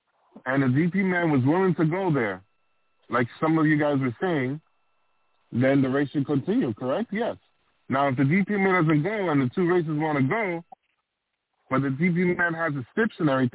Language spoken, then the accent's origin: English; New York, United States; I'm here from New York. I'm New York.